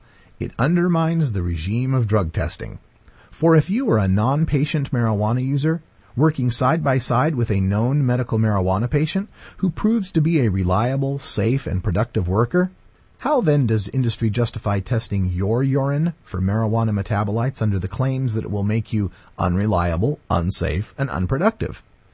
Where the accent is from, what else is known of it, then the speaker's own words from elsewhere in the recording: Idaho, United States; which was from my home state, where Don Wells, who played Marianne on the Gilligan's Island TV show, was caught in Driggs, Idaho.